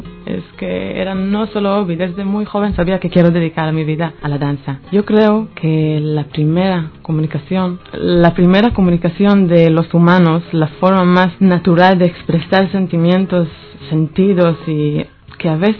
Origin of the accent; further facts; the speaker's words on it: Israel; Spanish is a second language; La gente le costaba de creerme que no soy gitana y no soy española. Y soy de Israel, de la Tierra Santa, ¿no?